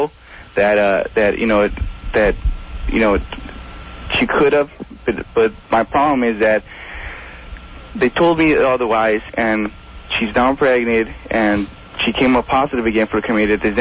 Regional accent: California, United States; I'm from California, and there's this this doctor that my girlfriend sees very often.

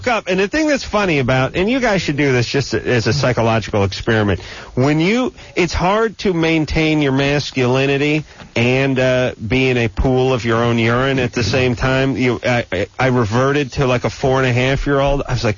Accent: North Hollywood, California, United States; I grew up in North Hollywood with a lot of guys who did a lot of stuff

